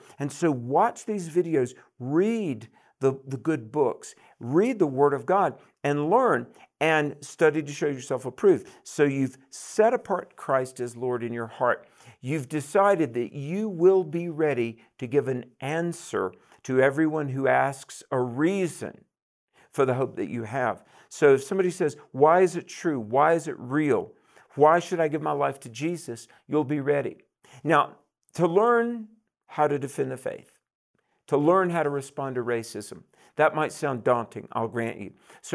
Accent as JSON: {"language": "English", "town": "Greensboro", "region": "North Carolina", "country": "United States", "tie": "born or raised there", "said": "I was in Pleasant Garden Elementary School outside of Greensboro, North Carolina, Central North Carolina, right in the geographic middle"}